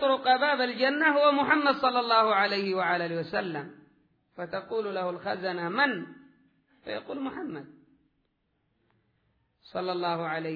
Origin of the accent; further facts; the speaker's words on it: Yemen; القدم عندنا في اليمن معتبر في الجنابي، جنابي هذا خاصة بأهل اليمن وقليل في عمان